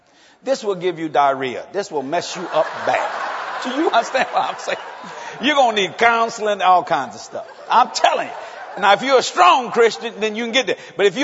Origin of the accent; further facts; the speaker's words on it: Louisiana, United States; Most people say, he's just a wild man. I am wild. I'm a radical. I'm a Cajun. There ain't nothing like being a Cajun.